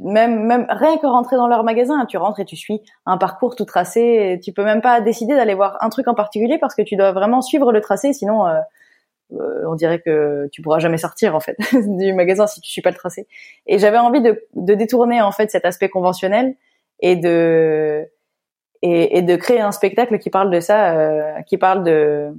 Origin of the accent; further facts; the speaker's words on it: Lille, Hauts-de-France, France; Moi, je viens de Lille, donc on a beaucoup été dans le nord de la France